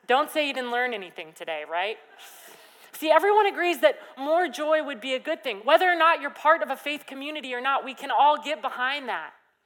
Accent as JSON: {"language": "English", "region": "Washington", "country": "United States", "tie": "born or raised there", "lives_now": "California, United States", "said": "But where I grew up in Washington, this would happen with some frequency, a couple times a year."}